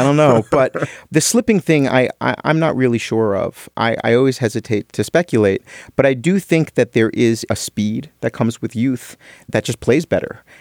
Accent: Atlantic City, New Jersey, United States; I grew up in Atlantic City, grew up on a Besican island, the island of, you know, four cities, Longport, Ventnor, Margate, in Atlantic City.

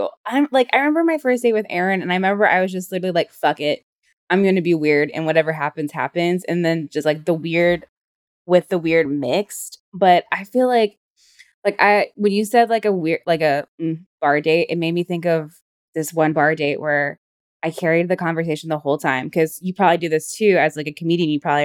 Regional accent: the South, United States; we're from the South, like, and so all my uncles have like serial killer names

